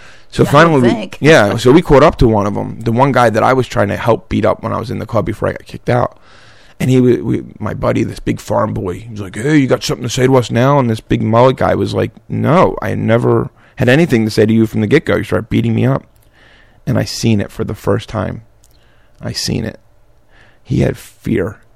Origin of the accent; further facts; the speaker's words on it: Philadelphia, Pennsylvania, United States; now in Iowa, United States; I never cut a blade of grass until I moved to Iowa. You know, growing up in South Philly, there is no grass.